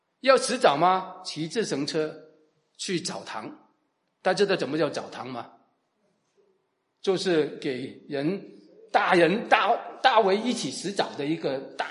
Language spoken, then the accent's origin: Chinese; China; 我们中国人很奇怪的，你有没有感觉我们中国人很特别啊？